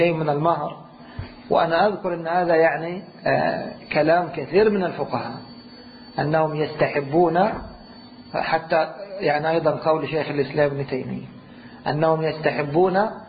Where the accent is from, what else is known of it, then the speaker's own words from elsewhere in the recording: Egypt; أنا كنت أرى في عقود الزواج عندنا في مصر قديما يكتبون المقدم جنيه والمؤخر 1,000